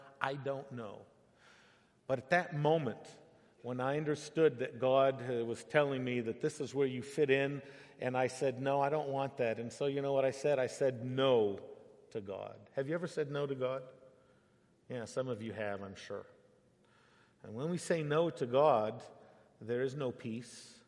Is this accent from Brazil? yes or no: yes; Brazil; I'm son of missionary parents who were missionaries also in Brazil. So I was raised in Brazil from the time I was a year old